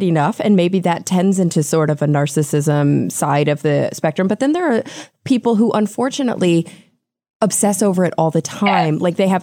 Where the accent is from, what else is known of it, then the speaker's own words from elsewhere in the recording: Texas, United States; moved away; I'm from Texas and was like, what is this white stuff on the ground?